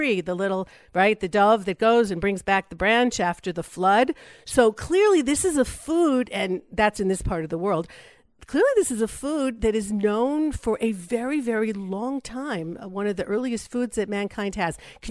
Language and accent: English; California, United States; moved away as an adult; now in Israel; Okay, so I grew up in California.